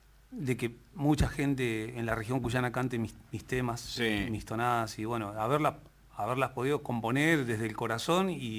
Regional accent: Lanús, Buenos Aires Province, Argentina; Hay algunos que creen que soy rosarino, y hay otros que creen que soy de San Luis. Y nada que ver, yo soy nacido y criado en Lanús.

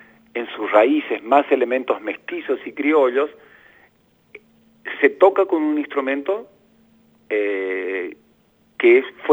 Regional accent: Northeast Argentina, Argentina; Entre Ríos o Misiones, en especial de donde soy yo

